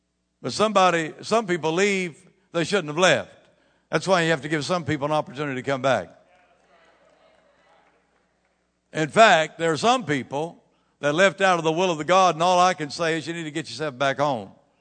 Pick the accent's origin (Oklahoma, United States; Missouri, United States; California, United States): Oklahoma, United States; Comanche; when I grew up in Comanche, Oklahoma, I had a friend named Jimmy Orem.